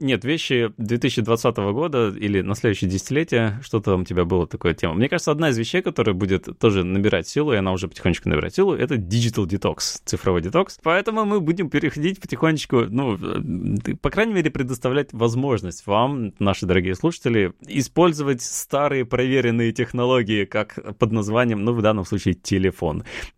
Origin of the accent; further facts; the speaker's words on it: Vologda Oblast, Russia; accent: Vologda; Меня просто тут ругали, за что я говорю с вологодским акцентом.